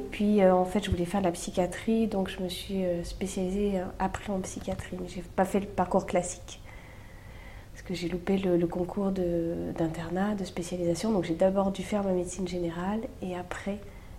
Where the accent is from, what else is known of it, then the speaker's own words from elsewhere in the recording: Limoges, Nouvelle-Aquitaine, France; born there; on est deux, on est Limoges tous les deux, on est nés à Limoges